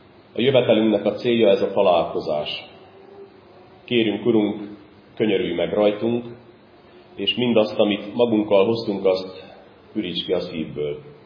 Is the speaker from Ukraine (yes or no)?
yes; Zakarpattia Oblast, Ukraine; Kárpátaljáról származom.